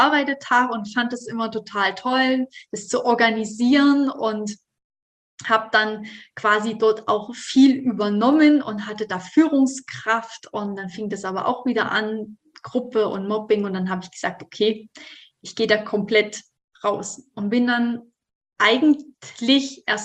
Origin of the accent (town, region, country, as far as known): Thuringia, Germany; now in Stuttgart, Germany